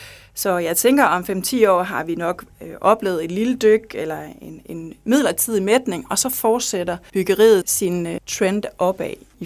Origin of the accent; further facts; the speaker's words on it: Skive, Central Denmark Region, Denmark; at vi kommer fra Skive af